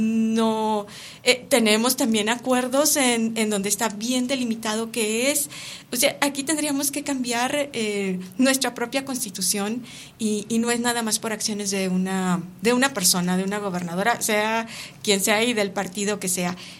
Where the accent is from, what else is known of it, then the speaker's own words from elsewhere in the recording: Mexico; y posiblemente eso es lo que falta como nación mexicana, y digo nación para entender también a nosotros como ciudadanos, como pueblo